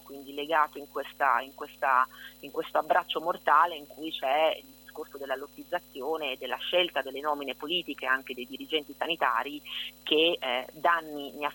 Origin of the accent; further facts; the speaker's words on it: Lombardy, Italy; vengo da Milano, Monza, Varese